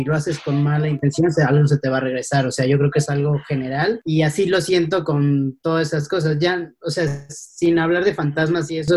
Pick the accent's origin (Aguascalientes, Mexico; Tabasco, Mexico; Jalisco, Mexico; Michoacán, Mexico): Aguascalientes, Mexico; Yo crecí en Aguascalientes.